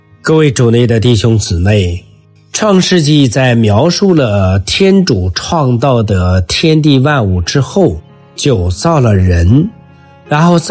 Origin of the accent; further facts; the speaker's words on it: China; 我们中国人说男大当婚，女大当嫁